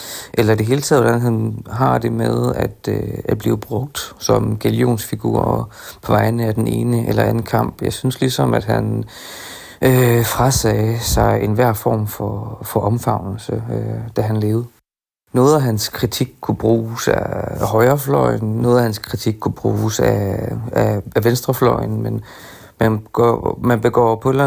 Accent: Horsens, Central Denmark Region, Denmark; jeg er jo fra Horsens, min mor var buschauffør

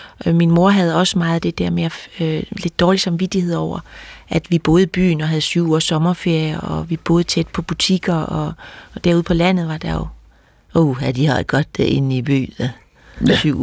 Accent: Vejen, Region of Southern Denmark, Denmark; Jeg kommer fra Vejen, som er 100 km fra Græns, som vi siger der. Det er jo altså midt Sydjylland. Mine forældre boede i Vejen by, og min familie kom ude fra landet

